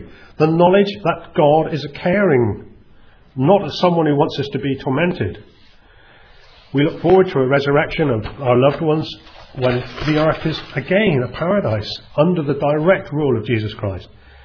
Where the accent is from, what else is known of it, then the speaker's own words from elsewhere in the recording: South West England, United Kingdom; I can't claim it's because I'm Cornish after all.